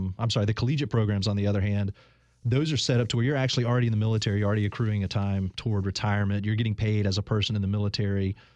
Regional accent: Pensacola, Florida, United States; I grew up over in the Pensacola area. The Navy's got a pretty big presence over there.

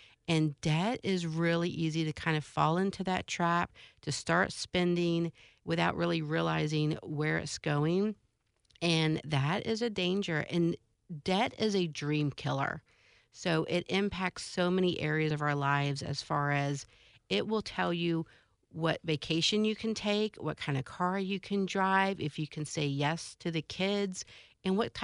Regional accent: Jacksonville, Florida, United States; Well, I'm a Jacksonville native, so I grew up. This is my hometown.

